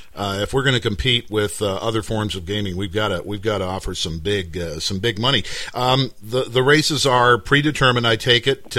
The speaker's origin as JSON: {"language": "English", "country": "Canada", "said": "speaking as a Canadian"}